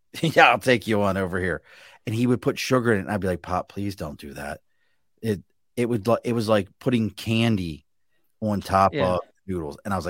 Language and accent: English; Baltimore, Maryland, United States; See, I am a fish person, and we grew up in Baltimore.